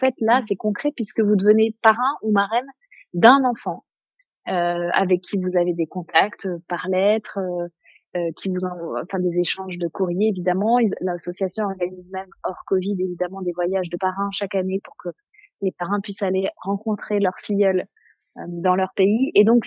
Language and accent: French; France; chez nous en France, l'école elle est obligatoire et gratuite